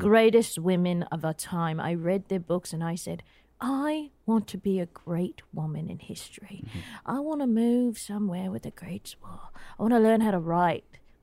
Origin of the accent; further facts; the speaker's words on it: Perth, Western Australia, Australia; I'm from Perth. I grew up in Perth on the beach side.